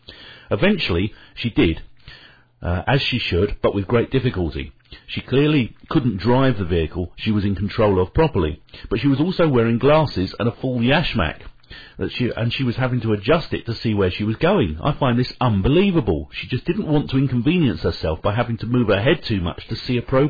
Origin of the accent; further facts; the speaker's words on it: United Kingdom; I'm British